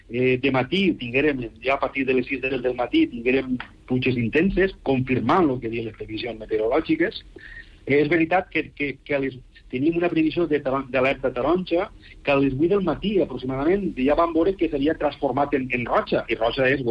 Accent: L'Alcúdia, Valencian Community, Spain; del meu poble, de l'Alcúdia.

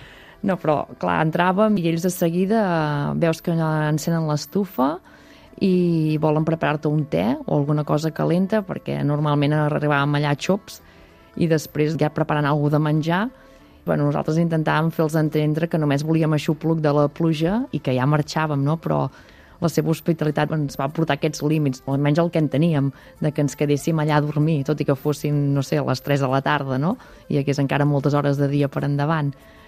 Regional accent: Catalonia, Spain; Nosaltres som del Berguedà i quan era petita doncs hi havia el lleter.

